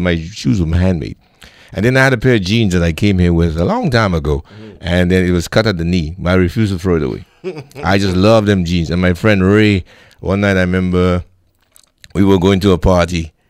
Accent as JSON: {"language": "English", "region": "England", "country": "United Kingdom", "moved": "yes", "said": "I came from England with a pair of Wranglers."}